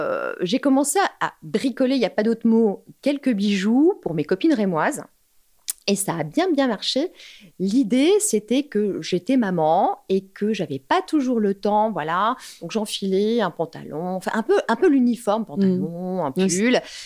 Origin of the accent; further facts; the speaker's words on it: Paris, Île-de-France, France; Alors maintenant, je le fais plus parce que j'ai envie d'être confortable et je suis une Parisienne, donc je cours beaucoup.